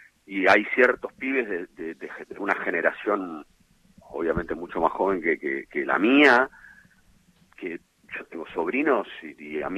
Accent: Buenos Aires, Argentina; yo como porteño, yo nací en Buenos Aires

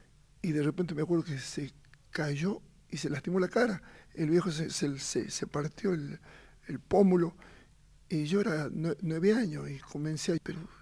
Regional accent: Jujuy, Argentina; como buen colla

